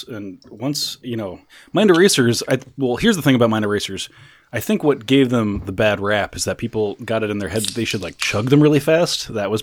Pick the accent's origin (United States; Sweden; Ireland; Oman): Ireland; Well, Mike, you know, I'm Irish, so I get to say it.